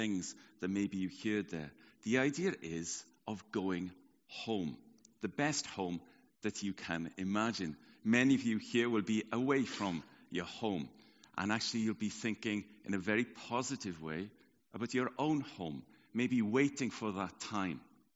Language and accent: English; Wales, United Kingdom; So maybe it's something about being Welsh, but I'm always pulled back to home.